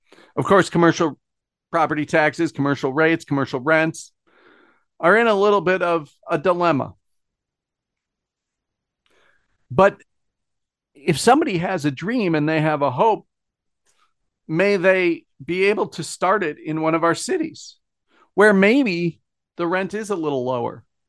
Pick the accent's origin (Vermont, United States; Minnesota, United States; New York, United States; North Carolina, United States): Minnesota, United States; Saint Paul; The story of St. Paul, a city that I identify as more my hometown than even Minneapolis, because as a kid, that was the city that we conducted commerce in.